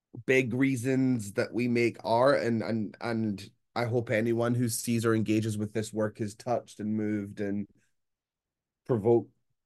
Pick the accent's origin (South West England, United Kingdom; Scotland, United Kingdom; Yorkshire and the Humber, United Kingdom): Scotland, United Kingdom; Glasgow; Glasgow, my hometown in Scotland, has a really strong history of working class political theatre.